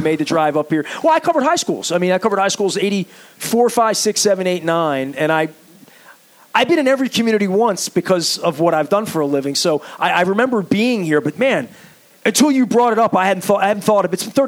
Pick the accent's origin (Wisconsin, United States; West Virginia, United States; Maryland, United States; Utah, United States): Maryland, United States; Dundalk; I mean, I'm from Dundalk, and I'll talk about the poop plant, and it did smell there the other day.